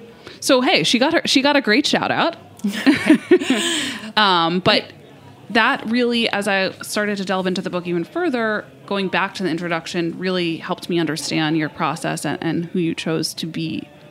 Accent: New York, United States; And I, as a New Yorker, I remember going one. Well, I remember going to Zabar's, but I really remember going to Balducci's.

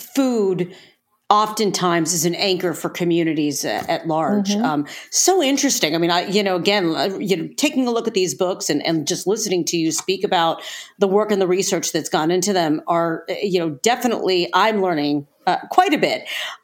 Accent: Ohio, United States; What you are describing sounds very much like my hometown in Ohio.

